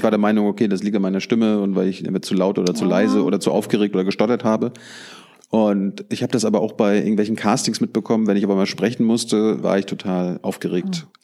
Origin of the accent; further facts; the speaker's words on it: Mecklenburg-Vorpommern, Germany; ich komme ja aus MacPom